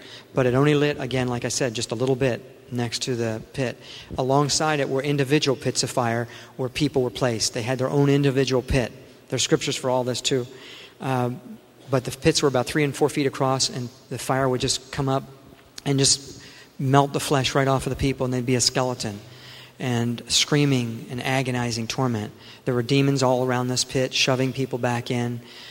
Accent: Florida, United States; I grew up in Florida, and when I was a teenager, I was 16, we were surfing off Cocoa Beach.

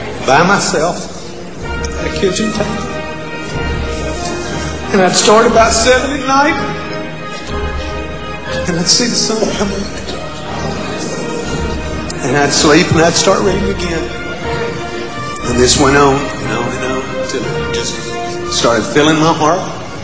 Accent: Dauphin Island, Alabama, United States; I'm from Dauphin Island. I'm 43 years old, fixing to be 43 years old. And I wasn't raised in a church.

